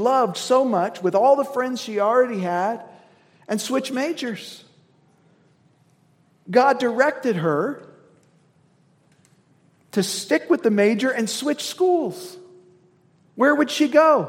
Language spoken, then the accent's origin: English; Indiana, United States; She was from California. I was from Indiana.